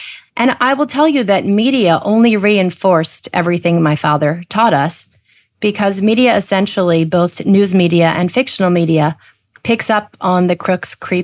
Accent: New Jersey, United States; But I grew up in New Jersey. We would go to Manhattan maybe once a month out to dinner, out to a Broadway show.

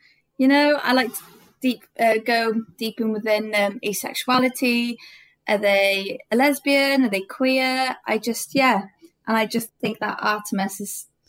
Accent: Cardiff, Wales, United Kingdom; I'm from Cardiff. I'm an illustrator.

